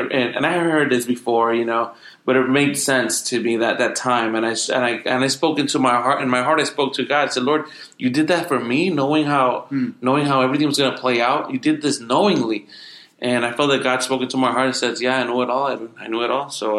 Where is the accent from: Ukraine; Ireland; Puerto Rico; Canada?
Puerto Rico; we were both born and raised in Puerto Rico. Kind of like a rough upbringing for me